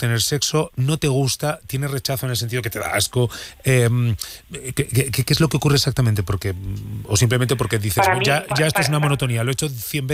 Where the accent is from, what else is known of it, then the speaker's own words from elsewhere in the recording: Burgos, Castile and León, Spain; está una parte de ella grabada en mi tierra, en Burgos